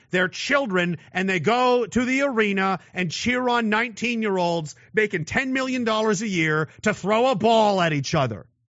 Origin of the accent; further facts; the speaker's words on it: Canada; I'm still Canadian, and they're not.